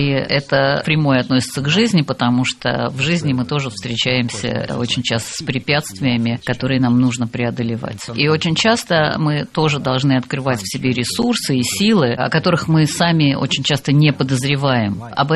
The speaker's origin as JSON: {"language": "Russian", "town": "Los Angeles", "region": "California", "country": "United States", "said": "Я сам родом из Лос-Анджелеса"}